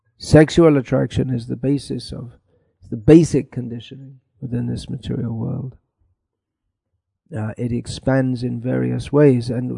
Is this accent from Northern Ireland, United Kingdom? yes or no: yes; Northern Ireland, United Kingdom; I am an Irish body, and especially in Northern Ireland, it's not just an Irish body, but it's either a loyalist body or a Republican body.